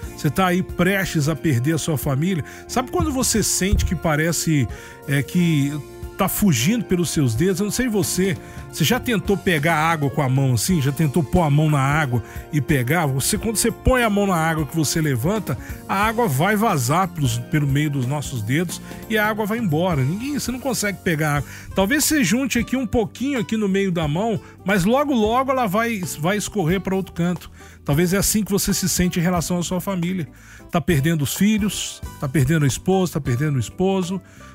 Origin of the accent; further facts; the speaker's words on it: Juiz de Fora, Minas Gerais, Brazil; tô lá na minha cidade, em Juiz de Fora